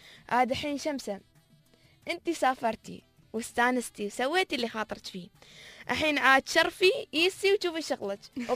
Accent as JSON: {"language": "Arabic", "country": "United Arab Emirates", "said": "بلادنا الإمارات"}